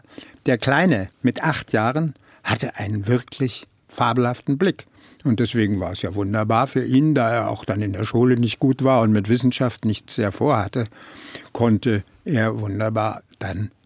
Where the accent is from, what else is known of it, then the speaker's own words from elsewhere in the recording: Silesian Voivodeship, Poland; Ich meine, ich war Schlesier und habe, so wie sich die Tür schloss, Schlesisch gesprochen.